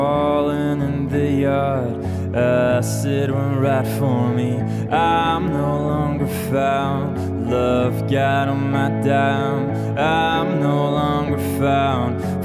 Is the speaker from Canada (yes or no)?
no; Belgium; Growing up in Belgium, I mean, no one really knows him there